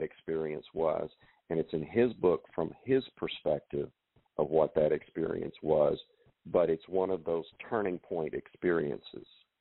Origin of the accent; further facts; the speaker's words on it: Raven Den, Arkansas, United States; I have him growing up in Raven Den and Pocahontas and Jonesboro are the nearest cities.